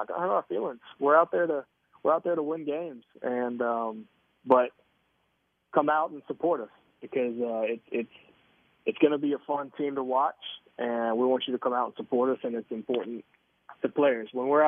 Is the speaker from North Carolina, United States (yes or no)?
yes; North Carolina, United States; I grew up on Tobacco Road. I grew up an ACC fan